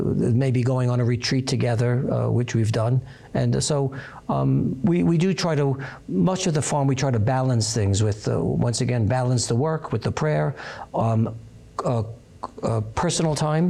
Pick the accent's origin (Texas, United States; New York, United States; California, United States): New York, United States; Brooklyn; When I was young, in the 50s and early 60s, it was not uncommon. I'm from Brooklyn.